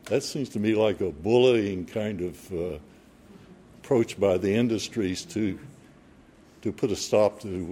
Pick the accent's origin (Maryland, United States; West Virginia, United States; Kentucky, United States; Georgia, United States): West Virginia, United States; I grew up in West Virginia, and I hate mountaintop removal.